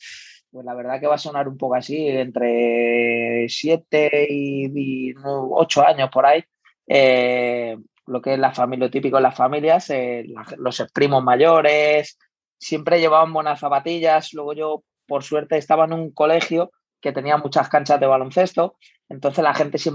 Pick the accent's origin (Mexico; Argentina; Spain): Spain; now in Rotterdam, Netherlands; Como bien has dicho, soy de España.